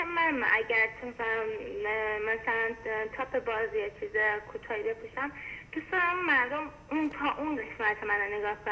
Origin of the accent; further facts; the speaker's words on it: Iran; now in Dubai, United Arab Emirates; نه من از ایرانم، وارد تو همین دبی هم با هم آشنا شدیم.